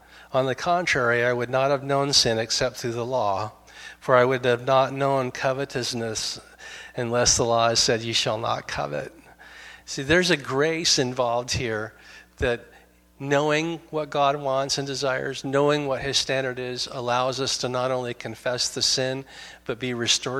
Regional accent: Astoria, United States; back when I was growing up in Astoria, which had a ton of alcoholics

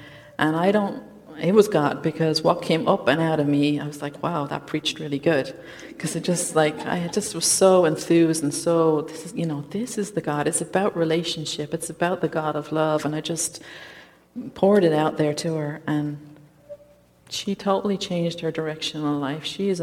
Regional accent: Ireland; now in United States; I think I've probably lost a lot of my accent. I don't know if you realize I'm from Ireland, 6,000 miles away.

